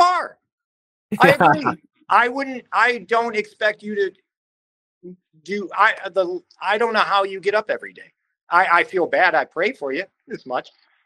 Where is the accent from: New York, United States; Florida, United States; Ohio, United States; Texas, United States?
Ohio, United States; So, and growing up in Ohio is a hotbed for those people.